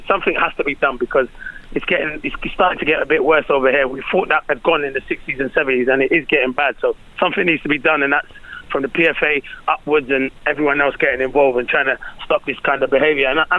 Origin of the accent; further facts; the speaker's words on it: England, United Kingdom; born there; So being a black man, I was born in England.